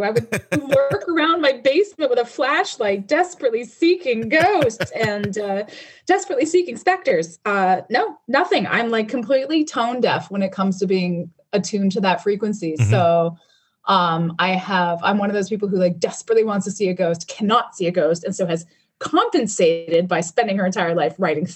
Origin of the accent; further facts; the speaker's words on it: Canada; I grew up in Canada, and I know in the UK and Canada, it was like, it was huge.